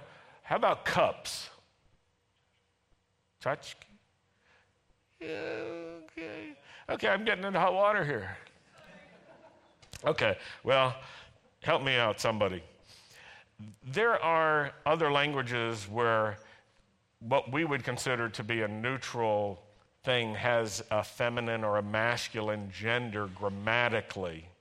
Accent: United States; now in Israel; You know, I come from Ashkenazi America.

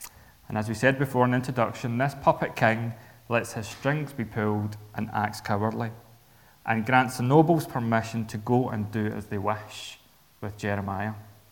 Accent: Linwood, Scotland, United Kingdom; So Ian and I grew up together in Linwood.

